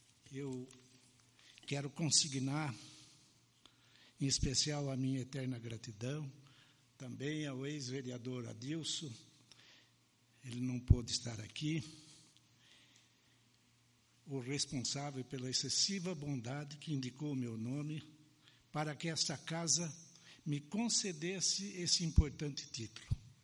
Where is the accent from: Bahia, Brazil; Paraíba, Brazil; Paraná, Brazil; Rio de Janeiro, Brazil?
Paraná, Brazil; Marialva; also born or lived in Itabapuã, São Paulo; now in Sarandi, Brazil; sou natural de Itabapuã, estado de São Paulo, e vim para Marialva, aqui da BAN, ali eu me criei, ali eu cresci, e, de repente, eu cheguei a Sarandi e encontrei aqui o meu verdadeiro lugar.